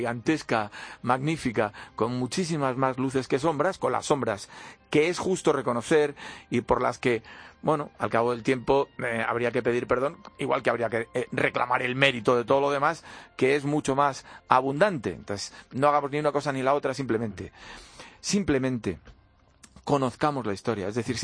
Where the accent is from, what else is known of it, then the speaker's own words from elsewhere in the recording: Badalona, Catalonia, Spain; Yo soy de Badalona